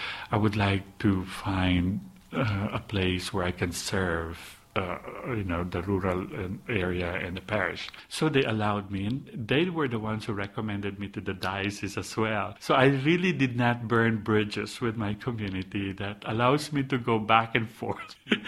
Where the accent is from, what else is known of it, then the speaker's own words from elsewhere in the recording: Philippines; now in United States; growing up in the Philippines, a very close family, close-knit family, and then here you are in another country across the ocean